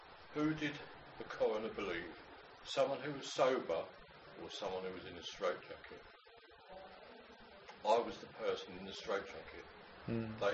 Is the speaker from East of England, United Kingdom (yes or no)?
yes; Norwich, East of England, United Kingdom; I'm from Norwich, East Anglia.